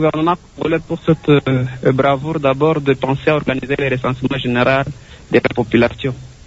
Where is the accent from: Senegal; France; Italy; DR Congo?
DR Congo; Bukavu, South Kivu; par exemple ici chez nous à Bukavu